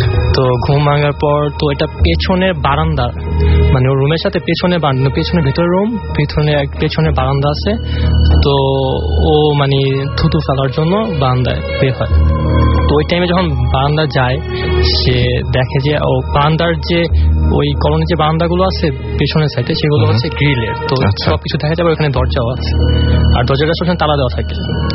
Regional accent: Dhaka, Dhaka Division, Bangladesh; আমি সেগুনবাগিচা থেকে এসেছি।

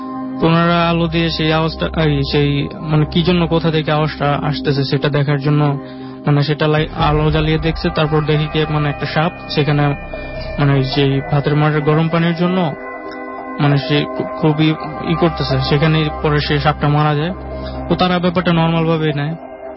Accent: Dakshinkhan, Dhaka Division, Bangladesh; আমি দক্ষিণখান থেকে আসছি।

